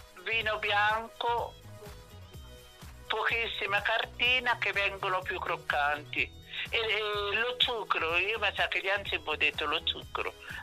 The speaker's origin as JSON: {"language": "Italian", "town": "Anghiari", "region": "Tuscany", "country": "Italy", "said": "D'Arezzo, San Leo di Anghiari."}